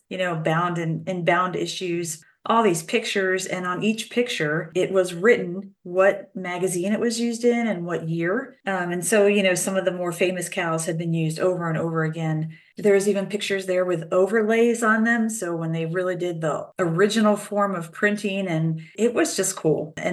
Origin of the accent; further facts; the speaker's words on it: Rising Sun, Maryland, United States; I grew up in Rising Sun, Maryland, which is where I have ended up back again.